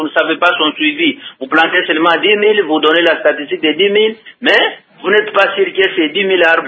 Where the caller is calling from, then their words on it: Lubumbashi, Haut-Katanga, DR Congo; ici chez nous à Lubumbashi